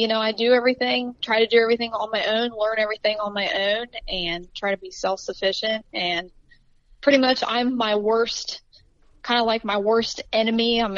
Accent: Ohio, United States; obviously. I am from Southeast Ohio, so that's mainly where I hunt.

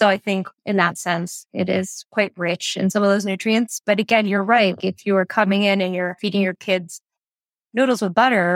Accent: New Jersey, United States; born there; I was born in New Jersey to parents from India.

